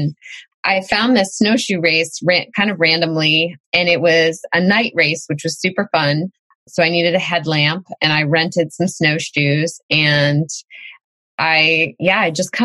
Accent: New Hampshire, United States; And also I feel really connected to kind of my roots growing up in New Hampshire as like just an outdoorsy family, outdoorsy kid

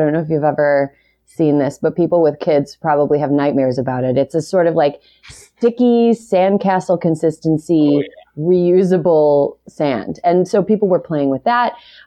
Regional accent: Wisconsin, United States; now in Los Angeles, United States; I was raised in the Midwest. I'm from Wisconsin's 7th district, which is very rural

